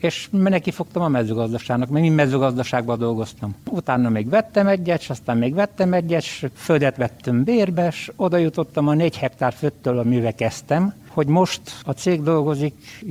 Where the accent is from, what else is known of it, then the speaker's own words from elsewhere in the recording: Romania; tusoni születésű, 1951-ben születtem, itt végeztem magyar nyelven a 4 osztályt, és utána megszűnt a magyar nyelv, és románul tanultam tovább